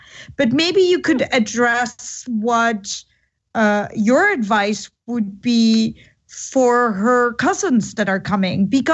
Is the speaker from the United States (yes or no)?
no; Pakistan; born there; I'm brown-skinned myself. I was born in Pakistan and adopted by a Dutch couple.